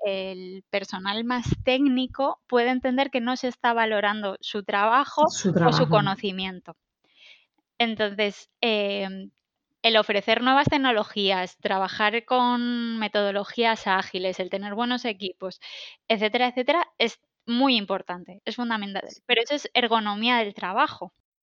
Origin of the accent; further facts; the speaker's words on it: Balearic Islands, Spain; aquí no soy del todo objetiva porque soy mallorquina